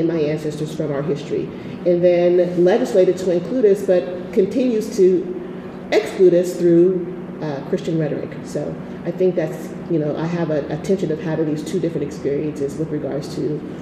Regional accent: United States; I'm grateful to be an American. I love being an American, but that's a choice that I make

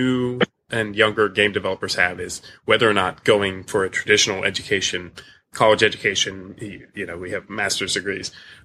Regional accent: New Jersey, United States; accent: South Jersey; That's probably my South Jersey accent, I think.

